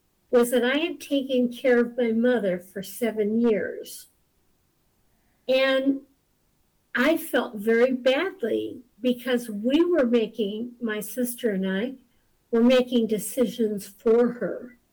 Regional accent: Midwest, United States; Well, I'm from the Midwest, and when my husband decided he wanted to retire, we came out here.

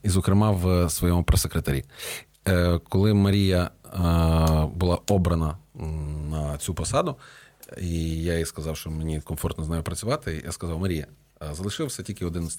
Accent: Zbarazh, Ternopil Oblast, Ukraine; also born or lived in Vyshnivets; я народився в Збаражі, теж вдячний Богу, що в мене був Збараж, що в мене був Вишневець, тому що я жив в місцях, які, ну, просто просочені історією.

